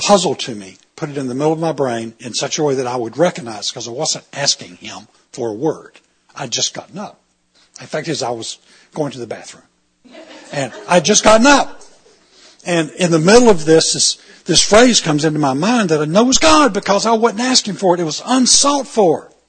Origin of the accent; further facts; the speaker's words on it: the South, United States; I'm from the South, and this is the first cold weather I've experienced all year.